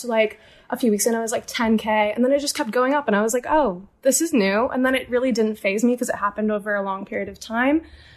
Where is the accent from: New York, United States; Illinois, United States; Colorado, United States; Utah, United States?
Illinois, United States; Chicago; moved away as an adult; now in California; Yeah, so I'm originally from Chicago, suburb of Chicago, northwest suburbs.